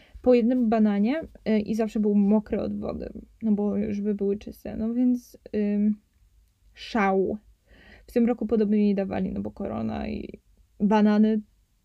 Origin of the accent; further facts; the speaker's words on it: Poznań, Greater Poland Voivodeship, Poland; po prostu jestem poznańską pyrą